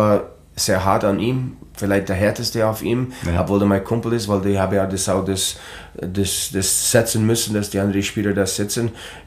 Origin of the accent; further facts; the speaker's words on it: Medicine Hat, Alberta, Canada; German is a second language; er hat sogar in meiner Heimat in Madison Hat, war der Co-Trainer lange Zeit.